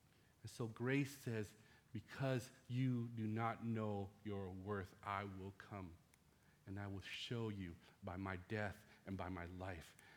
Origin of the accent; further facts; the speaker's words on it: Vietnam; English is a second language; now in United States; Growing up in Vietnam, Christmas was by far the best time of the year for us. For me as a kid, we didn't have the tradition of gift giving, okay, like we do here in the States.